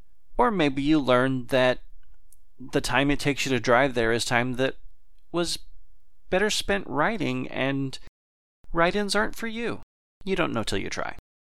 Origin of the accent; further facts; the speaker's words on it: Texas, United States; anyway, sorry, I always revert to Texas. I'm from Texas.